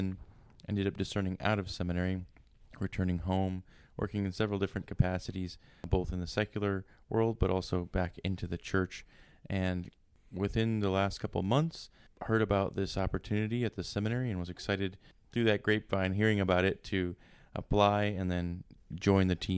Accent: Pensacola, Florida, United States; I am from Pensacola, Florida, originally, and grew up there my whole life.

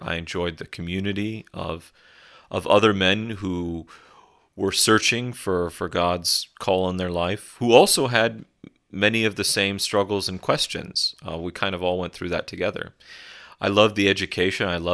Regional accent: Las Vegas, Nevada, United States; Many priests that I knew growing up in Las Vegas

